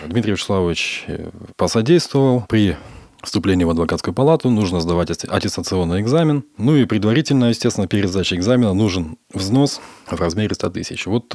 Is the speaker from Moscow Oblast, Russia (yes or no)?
no; Artyom, Primorsky Krai, Russia; Сам я из Приморского края, город Артем.